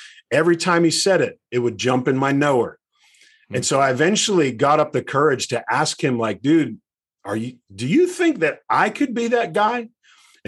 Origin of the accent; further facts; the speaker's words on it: Pittsburgh, Pennsylvania, United States; So, dude, growing up in Pittsburgh my whole life, I'm like, either way, this is going to be awesome because I get to have lunch with Coach Tomlin. Are you kidding me? A kid who grew up in Beaver County.